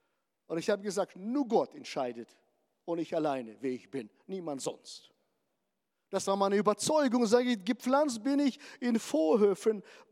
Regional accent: Hannover, Lower Saxony, Germany; ich bin aus Norddeutschland, aus Hannover, sind alle so klein, so ungefähr.

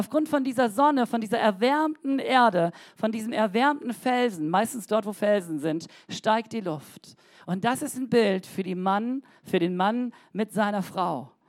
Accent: Cameroon; Ich bin in Kamerun groß geworden und gelegentlich waren wir in Nordkamerun.

